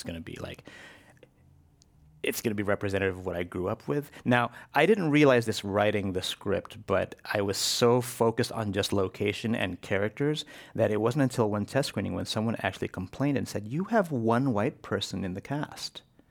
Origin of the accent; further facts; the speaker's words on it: San Francisco, California, United States; I'm born and raised here in San Francisco.